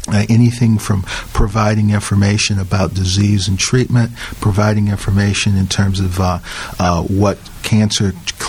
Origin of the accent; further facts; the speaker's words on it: Detroit, Michigan, United States; Well, I grew up in Detroit, and when I was growing up in high school, I was very interested in science as well as politics and policy.